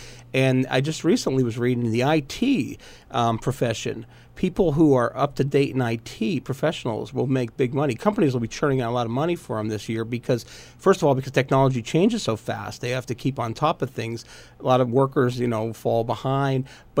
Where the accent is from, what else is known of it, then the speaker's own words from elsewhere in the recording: Pennsylvania, United States; now in Lehigh Valley, United States; because I'm not from Lehigh Valley originally, I'm from up in Luzerne County